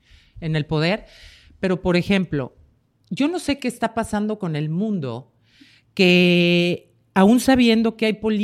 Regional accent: Mexico; sobre todo de las noticias que hay en mi país, políticamente hablando, que lamentablemente tenemos un presidente que ha hecho pedazos mi país.

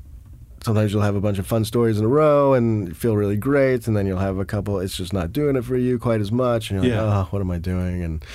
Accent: South Africa; hey, I'm from South Africa, too.

